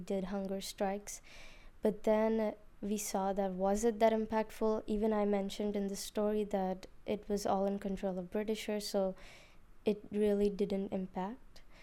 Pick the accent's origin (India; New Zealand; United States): India; now in Brno, Czechia; I'm from India. I'm 16 years old and live in Brno from last 5 years.